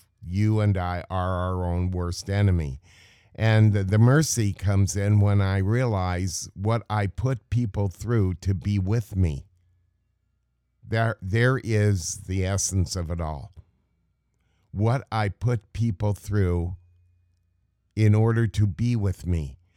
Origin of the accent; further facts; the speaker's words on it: Santa Barbara, California, United States; I grew up in Santa Barbara in a way. That was my big opening as a minister. And not only that, but my teenage years were all there.